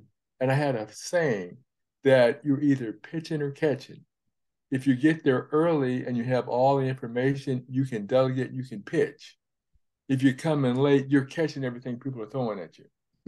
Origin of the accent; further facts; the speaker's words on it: Illinois, United States; And we're all from Illinois